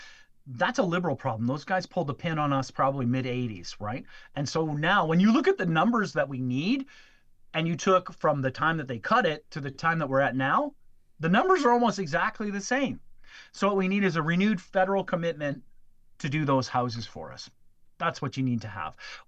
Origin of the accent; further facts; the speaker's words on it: Canada; We're Canadian. We should be neighbors and friends